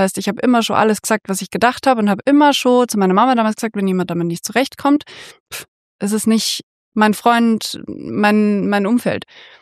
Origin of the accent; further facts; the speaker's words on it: Bavaria, Germany; ich bin groß, ich bin blond, ich bin in Bayern groß geworden